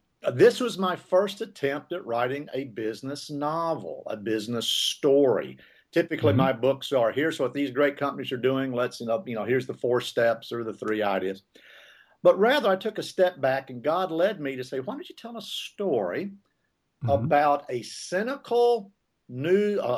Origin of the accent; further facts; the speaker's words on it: Bowling Green, Kentucky, United States; comes down to little Bowling Green, Kentucky, my hometown where I was born.